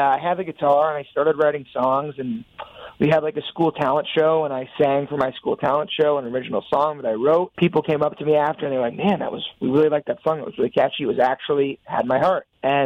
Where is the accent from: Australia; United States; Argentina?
United States; Stamford, Connecticut; I'm from Stamford, Connecticut.